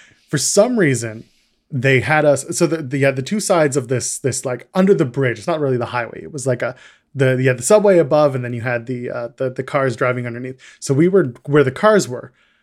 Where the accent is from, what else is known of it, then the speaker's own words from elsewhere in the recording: Canada; For those who don't know, I am Canadian.